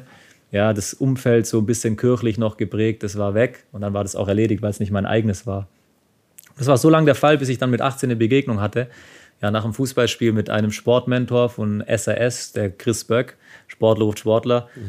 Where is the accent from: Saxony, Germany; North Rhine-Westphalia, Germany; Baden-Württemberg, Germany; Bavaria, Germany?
Baden-Württemberg, Germany; als Schwabe, wenn man zum Essen eingeladen wird.